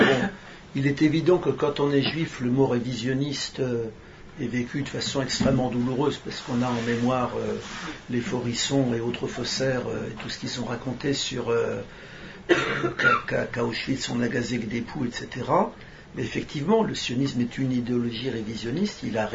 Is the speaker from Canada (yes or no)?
no; France; j'ai grandi en France, je suis né en 50.